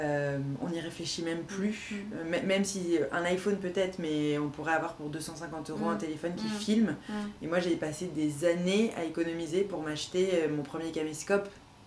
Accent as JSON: {"language": "French", "town": "Reims", "region": "Grand Est", "country": "France", "tie": "born or raised there", "also_born_or_lived": "Paris / United States / Turkey", "moved": "as an adult", "lives_now": "Lille, France", "said": "Donc je suis née à Reims, j'ai grandi à Reims jusqu'à 19 ans. Et après, je suis partie, j'ai été à Paris pendant plusieurs années."}